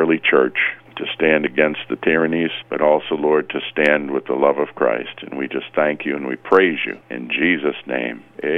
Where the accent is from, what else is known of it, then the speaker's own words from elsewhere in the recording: Lexington, Massachusetts, United States; born there; I am a Native American. I was born in Lexington, Massachusetts.